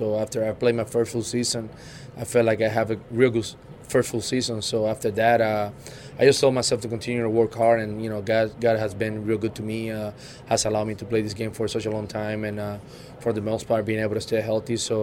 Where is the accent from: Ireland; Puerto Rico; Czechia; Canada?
Puerto Rico; the fact that I grew up in Puerto Rico also